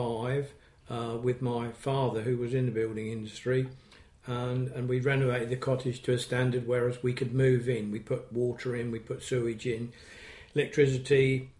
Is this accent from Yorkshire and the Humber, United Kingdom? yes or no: no; Cambridge, East of England, United Kingdom; I was born in Cambridge on 18th of February 1938. In as far as I can recall, the old maternity hospital, which was on Mill Road.